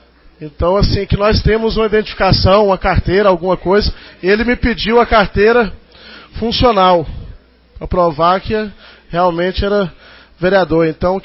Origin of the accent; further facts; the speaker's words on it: Campo Belo, Minas Gerais, Brazil; born there; Estive na cidade de Minas Gerais, fui na Câmara, lá de Campo Belo, cidade natural onde nasci.